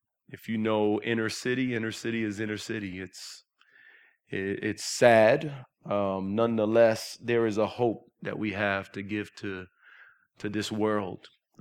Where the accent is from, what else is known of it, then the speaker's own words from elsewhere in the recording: New York City, New York, United States; where I grew up at in New York City, there was a lot of churches, but I'd never seen that before.